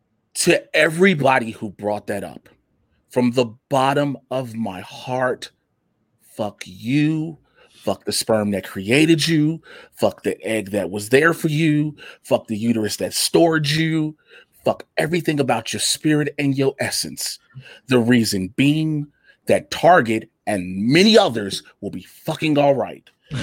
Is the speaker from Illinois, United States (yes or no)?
yes; Chicago, Illinois, United States; For those who don't know where home is for me, I'm from Chicago, okay?